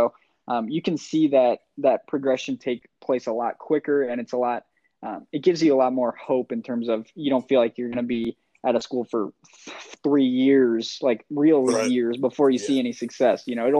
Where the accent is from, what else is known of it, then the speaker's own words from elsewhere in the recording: Midwest, United States; I'm from the Midwest. I live in Kansas City, but I feel like people in my neck of the woods aren't really familiar